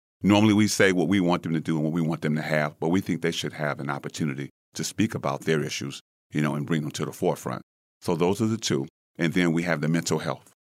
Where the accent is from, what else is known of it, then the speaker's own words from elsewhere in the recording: Detroit, Michigan, United States; I'm native from Detroit. I've lived in Macomb County for about 20 years or so recently.